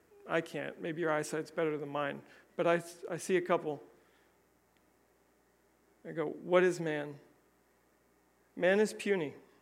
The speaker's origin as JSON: {"language": "English", "region": "Rhode Island", "country": "United States", "said": "As a Rhode Islander, you are one in a million."}